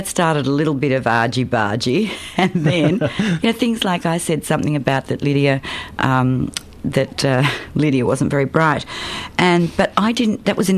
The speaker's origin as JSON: {"language": "English", "town": "Melbourne", "region": "Victoria", "country": "Australia", "tie": "born or raised there", "said": "I lived in Melbourne. I grew up in Melbourne. I went to MLC."}